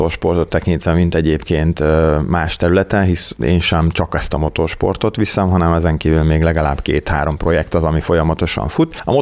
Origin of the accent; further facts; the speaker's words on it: Kiskunhalas, Bács-Kiskun, Hungary; én nagyon jól éreztem magam a gyerekkoromban itt Kiskunhalason